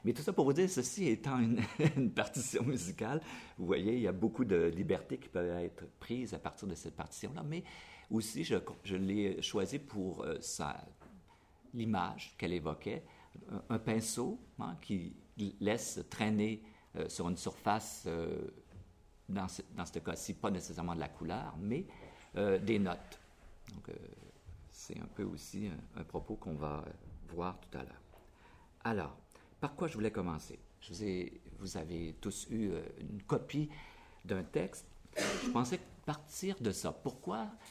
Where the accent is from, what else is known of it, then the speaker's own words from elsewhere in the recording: Canada; mais chez nous, au Canada, c'est catastrophique